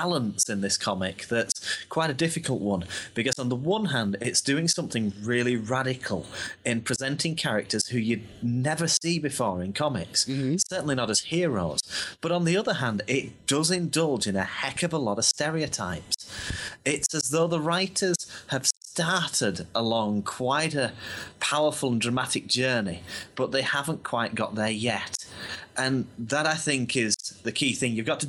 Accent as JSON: {"language": "English", "country": "United Kingdom", "said": "I mean, for me as a Brit, one of the ones that was interesting is"}